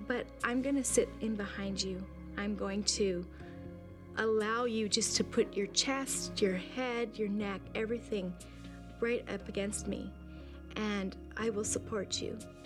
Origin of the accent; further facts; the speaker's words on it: British Columbia, Canada; we found a therapist actually in my hometown of BC